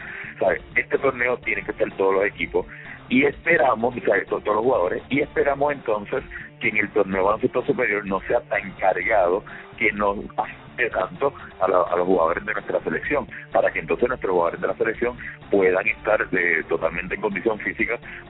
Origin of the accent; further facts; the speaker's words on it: Puerto Rico; now in Barquisimeto, Venezuela; Soy el único puertorriqueño como entrenador.